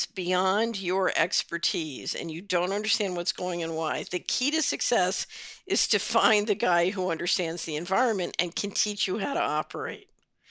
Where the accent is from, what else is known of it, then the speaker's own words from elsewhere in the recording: Philadelphia, Pennsylvania, United States; when I was growing up in Philadelphia